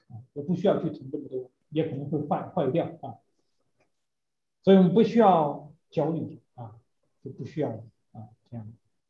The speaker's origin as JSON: {"language": "Chinese", "country": "China", "said": "我们中国人比较喜欢玄学"}